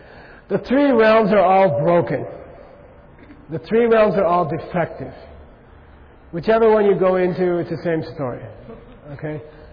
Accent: Arizona, United States; There was a program where I grew up in Arizona where you could ride with the police so you could sympathize with them.

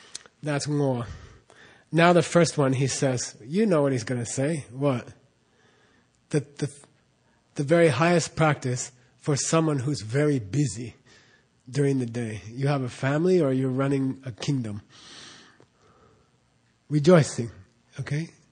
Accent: United States; And I'm an American, and I'm proud of being an American.

